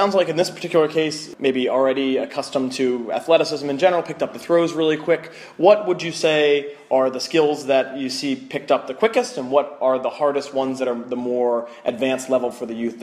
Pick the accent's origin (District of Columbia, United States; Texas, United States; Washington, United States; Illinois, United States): District of Columbia, United States; Washington; That's my hometown.